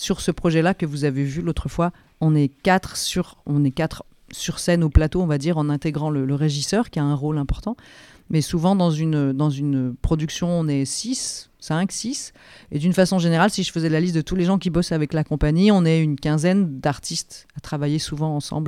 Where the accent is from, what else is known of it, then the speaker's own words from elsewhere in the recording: Bourgogne-Franche-Comté, France; En fait, moi je viens de Franche-Comté